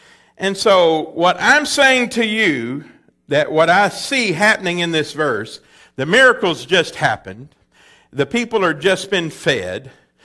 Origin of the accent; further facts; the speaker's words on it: Texas, United States; as I was growing up in East Texas, I would go up to hear the old-timers sitting on the porch out front